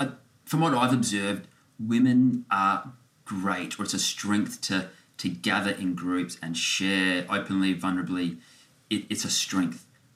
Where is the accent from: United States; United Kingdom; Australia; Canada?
Australia; Adelaide, South Australia; I grew up in Adelaide, in the western suburbs, with loving family, two older sisters